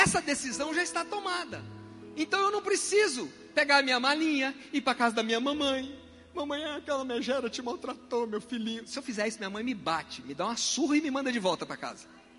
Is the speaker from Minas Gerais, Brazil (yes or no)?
yes; Minas Gerais, Brazil; Eu sou mineiro, tá?